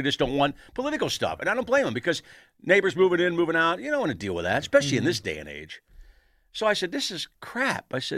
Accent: United States; And I'm American, too

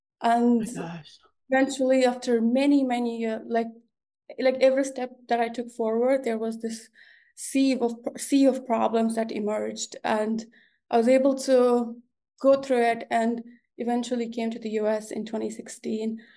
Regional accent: Kandahar, Afghanistan; the Taliban were, it's in Kandahar, my hometown, and Taliban were making its presence back.

